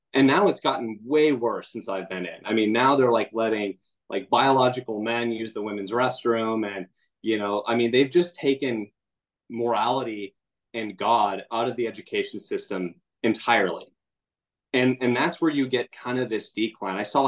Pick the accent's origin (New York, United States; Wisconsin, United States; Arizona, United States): Arizona, United States; growing up in the West Valley, those of you that know the Valley, you know, it's really like seven different states, right?